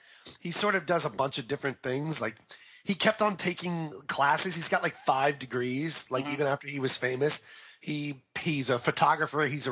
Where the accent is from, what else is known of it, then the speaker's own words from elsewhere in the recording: the South, United States; even though I'm the one from the South and I'm just inherently racist.